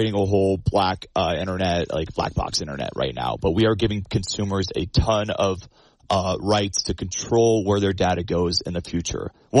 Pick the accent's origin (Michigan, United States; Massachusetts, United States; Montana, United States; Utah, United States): Montana, United States; Roundup; I'm from Roundup, as you know.